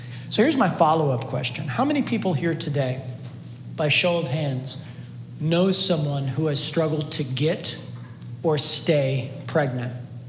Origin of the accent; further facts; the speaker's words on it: Cleveland, Ohio, United States; And even though she grew up in Nashville and I grew up in Cleveland